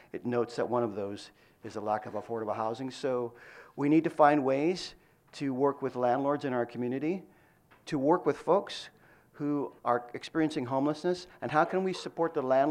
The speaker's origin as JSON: {"language": "English", "region": "California", "country": "United States", "lives_now": "Oregon, United States", "said": "I've lived here now a whole 4 months and started with Lane County on July 1st. And I'm from Southern California."}